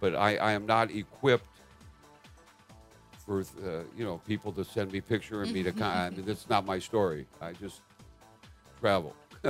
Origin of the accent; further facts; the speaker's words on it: Minneapolis, Minnesota, United States; I'm from Minnesota, Minneapolis, that's where … was from.